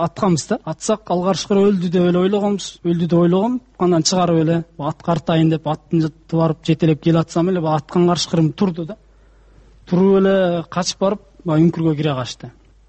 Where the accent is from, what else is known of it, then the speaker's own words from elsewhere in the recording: Aktala, Naryn Region, Kyrgyzstan; Акталадан, өзүм да Акталадан болом.